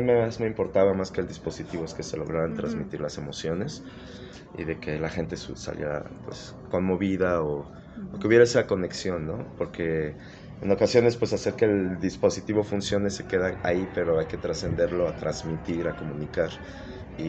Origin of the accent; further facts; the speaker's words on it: Aguascalientes, Mexico; moved away as an adult; now in Mexico City, Mexico; me alejé un poco de Aguascalientes, yo sí. Me formé aquí, sí. Y bueno, pues por azares y cosas que hacer, me fui a la Ciudad de México